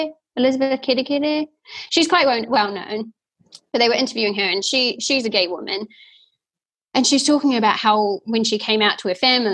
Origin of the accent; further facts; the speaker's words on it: New Zealand; But I've never thought twice about it, you know, growing up in the Marae.